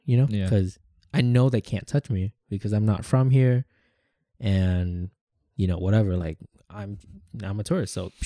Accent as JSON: {"language": "English", "town": "Saigon", "region": "Ho Chi Minh City", "country": "Vietnam", "tie": "born or raised there", "second_language": "English", "said": "okay, so my hometown is Saigon, but I think I've been kind of distant to it."}